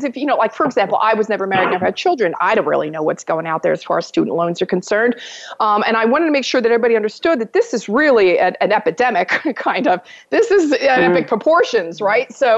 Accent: New Jersey, United States; also born or lived in Italy; because we're homies from Jersey. And, you know, I love my Italian community because I lived in Italy for 30 years.

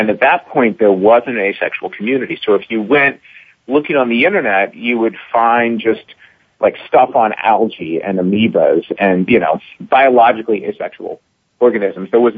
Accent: St. Louis, Missouri, United States; And I grew up in St. Louis, Missouri, and I was fortunate.

